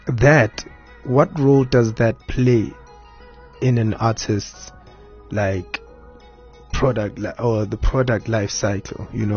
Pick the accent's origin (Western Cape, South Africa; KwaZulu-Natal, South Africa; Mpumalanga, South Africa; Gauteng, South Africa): KwaZulu-Natal, South Africa; Nkandla; So I'm from Ezlaleni, Nkandla, you know.